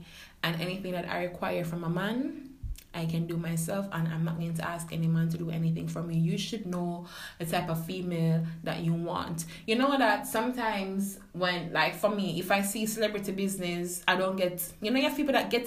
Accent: Jamaica; Because as a Jamaican, as a girl from the country, you buy a man and shoes, man, I go walk out to your life and I'm not gonna look back.

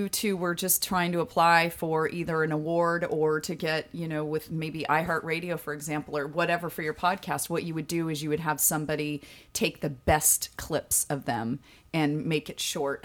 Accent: Merced, California, United States; I grew up in Merced, California, which is in the Central Valley.

